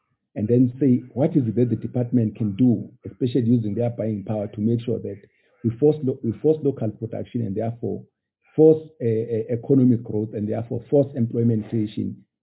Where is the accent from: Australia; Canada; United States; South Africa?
South Africa; Pietermaritzburg, KwaZulu-Natal; I'll tell you, I come from Pietermaritzburg, and a lot of these private schools, and they do a good job.